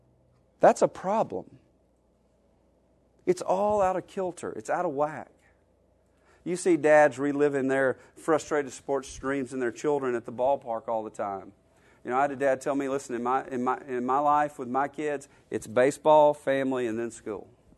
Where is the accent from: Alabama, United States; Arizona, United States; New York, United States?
Alabama, United States; I grew up in Alabama. I've been sort of an Alabama football fan my entire life